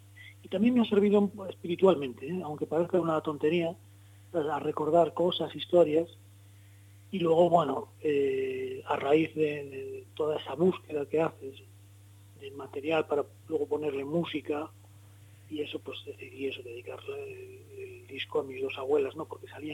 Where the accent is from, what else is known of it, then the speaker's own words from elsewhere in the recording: Lugo, Galicia, Spain; voy a aprovechar y hacer algo pues para con mi ciudad natal en mente, ¿no? Porque ya que es Lugo